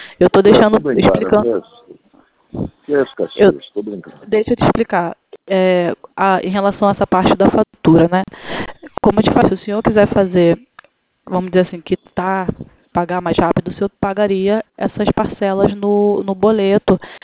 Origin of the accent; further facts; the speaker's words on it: Rio de Janeiro, Brazil; Eu sou do Rio.